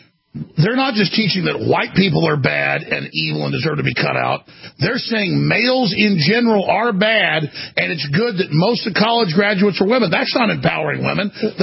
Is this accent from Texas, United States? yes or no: yes; Texas, United States; Growing up in Texas, I'm old enough to remember when, like, men weren't trying to act fancy about it.